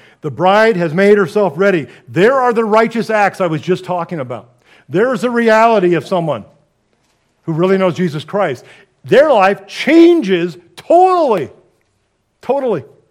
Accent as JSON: {"language": "English", "region": "California", "country": "United States", "tie": "born or raised there", "said": "I grew up in the Church of Corinth in California."}